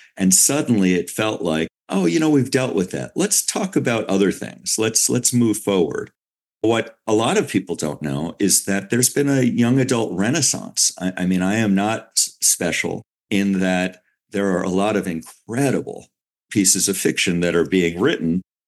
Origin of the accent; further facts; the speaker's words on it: New York City, New York, United States; I grew up in New York City.